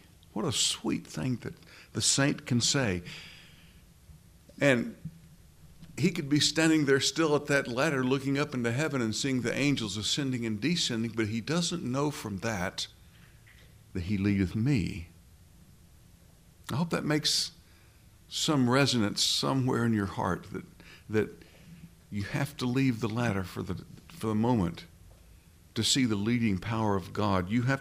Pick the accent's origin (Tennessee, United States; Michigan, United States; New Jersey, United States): Tennessee, United States; You know, I'm from Tennessee and Billy's from Alabama.